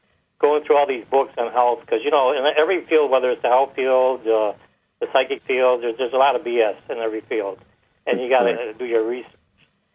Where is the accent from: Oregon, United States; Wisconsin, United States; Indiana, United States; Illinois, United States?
Illinois, United States; Chicago; now in Dallas, United States; I was actually originated and born in Chicago, Illinois. That's my hometown. I live in Dallas now, but I've done a lot of traveling.